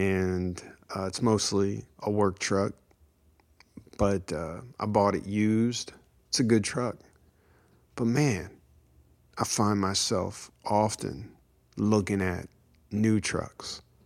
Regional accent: United States; I'm very privileged in many ways because I'm American. I live in America.

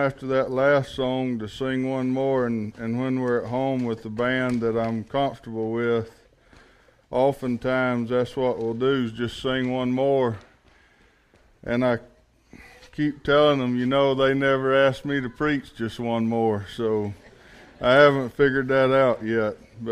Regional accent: Alabama, United States; now in Texas, United States; I'm not from around here. I'm actually from Alabama. I'm not from Texas. I talk slower than most Texans

